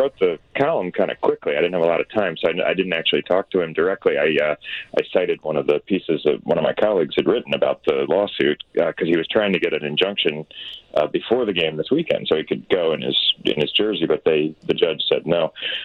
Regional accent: Florida, United States; also born or lived in Indiana; I grew up in Florida. The Buccaneers were terrible back then, so you had to find another team.

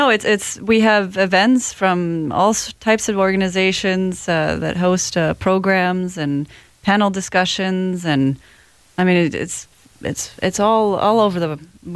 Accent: Norway; now in Minnesota, United States; And I get to represent Norway, which is my home country

